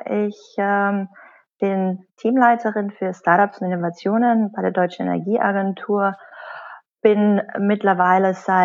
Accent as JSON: {"language": "German", "region": "Carinthia", "country": "Austria", "tie": "born or raised there", "moved": "as an adult", "lives_now": "Vienna, Austria", "said": "Groß geworden bin ich in Österreich, in Kärnten, und bin dann mit 18 so schnell wie möglich in die größte Stadt gegangen und habe dann in Wien studiert."}